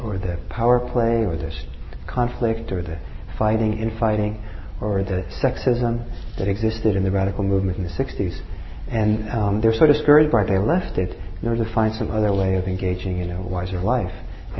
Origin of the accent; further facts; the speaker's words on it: Norway; English is a second language; I'm from Norway originally, and when I was back in Norway